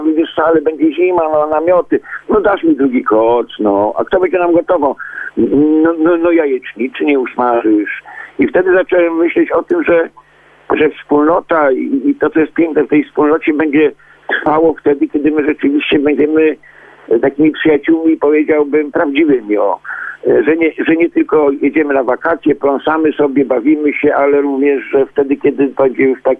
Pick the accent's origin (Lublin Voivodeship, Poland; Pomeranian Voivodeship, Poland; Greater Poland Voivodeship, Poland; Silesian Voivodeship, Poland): Pomeranian Voivodeship, Poland; Kościerzyna; bo ja pochodzę z Kościerzyny, więc z Kościerzyny, więc trudno gdzie indziej zaprosić przyjaciół, jak nie do pięknych Kaszub.